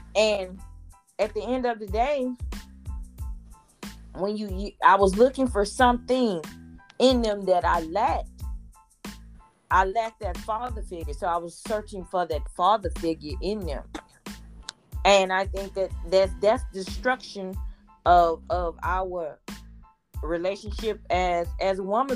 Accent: Houston, Texas, United States; And I come from Fifth Ward, Texas.

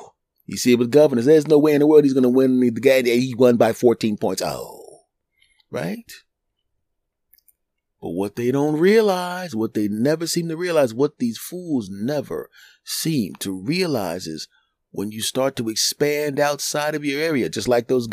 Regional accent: United States; Now the country has, in my home country, 330, 340 million people.

